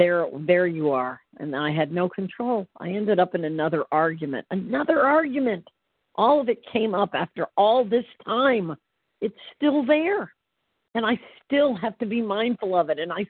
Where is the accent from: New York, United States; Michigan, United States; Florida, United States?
Florida, United States; I'm sorry, I apologize. Good morning. I'm from Central Florida.